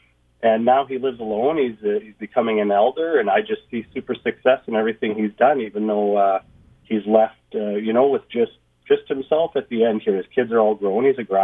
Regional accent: Manitoba, Canada; also born or lived in Thompson; I grew up on a farm in the parkland there, just north of the Riding Mountain, on a dusty dirt road

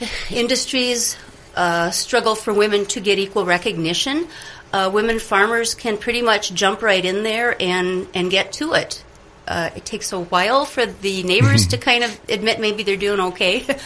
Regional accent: Innisfil, Ontario, Canada; I'm from Innisfil, near Thornton. And I am a newer to farming, middle-aged farming woman.

